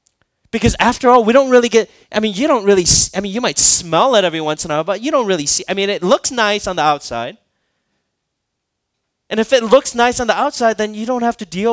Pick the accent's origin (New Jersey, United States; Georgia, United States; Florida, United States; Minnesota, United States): Minnesota, United States; like when I had a dog growing up in Minnesota in high school, like I used to walk him, right?